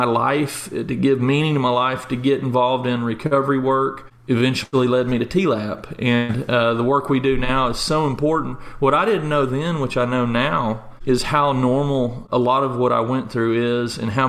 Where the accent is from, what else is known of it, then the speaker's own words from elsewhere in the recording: Lubbock, Texas, United States; now in Austin, United States; I grew up in Lubbock and went to law school here in Austin at UT.